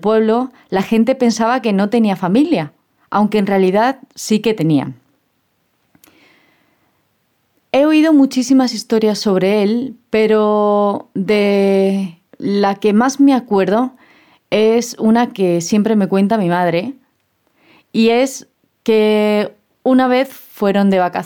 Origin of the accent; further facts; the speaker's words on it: Los Palacios, Andalusia, Spain; era muy famoso en mi pueblo, que se llama Los Palacios, y está cerca de Sevilla.